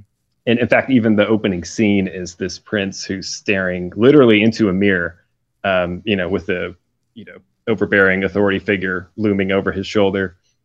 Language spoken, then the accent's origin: English; California, United States; also born or lived in Texas; now in Washington, United States; Well, I grew up in California. I lived 10 years in Texas. That was fun. I'm up in Washington State now.